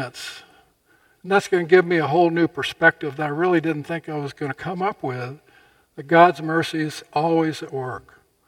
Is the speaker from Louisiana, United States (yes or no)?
yes; Louisiana, United States; I grew up in Louisiana. I was a Southern Baptist.